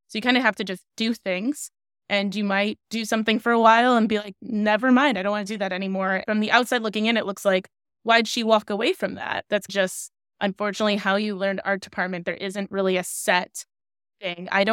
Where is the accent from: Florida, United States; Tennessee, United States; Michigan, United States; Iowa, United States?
Michigan, United States; because growing up in Michigan, we had Cedar Point and they had a Halloween event